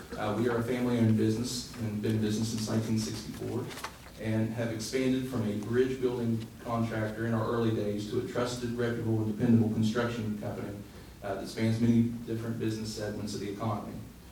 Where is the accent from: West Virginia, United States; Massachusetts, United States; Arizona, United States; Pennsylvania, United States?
West Virginia, United States; Greensville; Let me begin by saying I am a proud and lifelong West Virginian. I grew up in Greensville, which is a rural community in Calhoun County